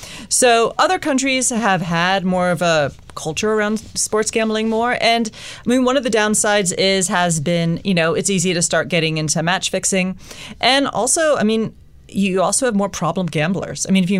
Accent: Storrs, Connecticut, United States; Like, I'm from Storrs, Connecticut, this tiny town in the middle of nowhere, but we have this, like, enormous basketball dynasty.

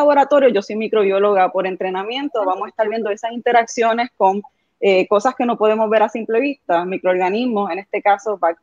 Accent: Mayagüez, Puerto Rico; yo nací y crecí en Mayagüez.

